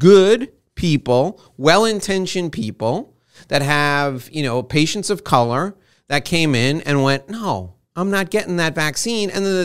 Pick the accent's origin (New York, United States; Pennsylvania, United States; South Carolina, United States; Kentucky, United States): New York, United States; born there; My wife was born in New Jersey. I was born in New York, but that's not the diversity I'm talking about.